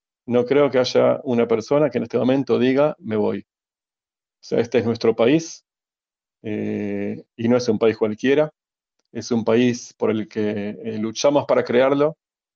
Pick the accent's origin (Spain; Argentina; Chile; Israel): Israel; no somos nosotros los israelíes que somos terroristas